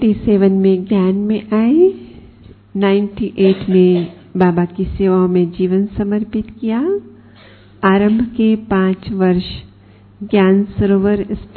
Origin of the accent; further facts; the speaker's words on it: Nagpur, Maharashtra, India; हम महाराष्ट्र से हैं, नागपुर से हैं